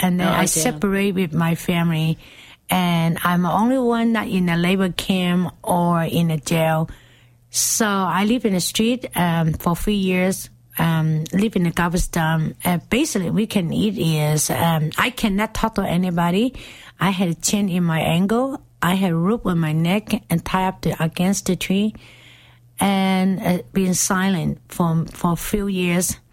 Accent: China; Well, I was born in China. I was suffered a great time in my youth group, a youth time from age of 7 to 11, that period of time.

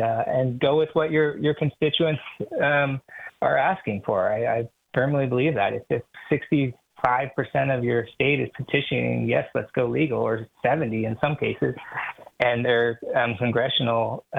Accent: California, United States; I grew up in Humboldt, grew up around many family members, people that were in the industry.

